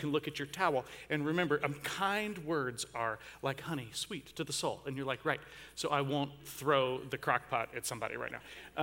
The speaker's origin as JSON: {"language": "English", "region": "Georgia", "country": "United States", "tie": "born there", "said": "Where I was born in Georgia, we call that being ugly to each other."}